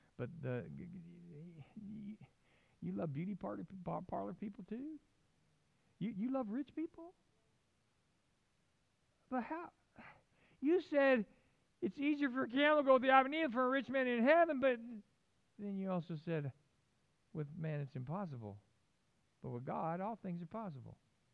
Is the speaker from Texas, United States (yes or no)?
no; California, United States; moved away; also born or lived in Oklahoma; I went back on staff, and I guess because I was from California